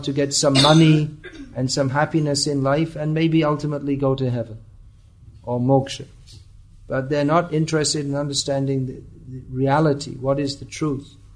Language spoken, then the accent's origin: English; Nagercoil, Tamil Nadu, India; born there; I was born in Nagarkoil, and we're all, you know, Nagar.